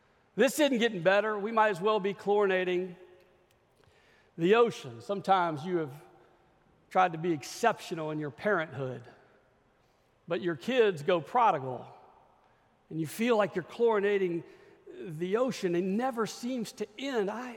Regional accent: Louisiana, United States; We had a phrase where I grew up in Louisiana, probably unrecognizable to the intelligent world

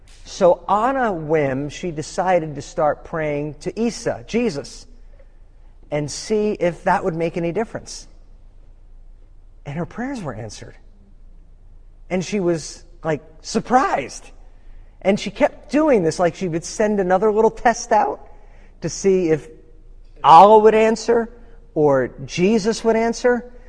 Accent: New York, United States; I'm a New Yorker. I'm living in Illinois. New Yorkers are aggressive drivers.

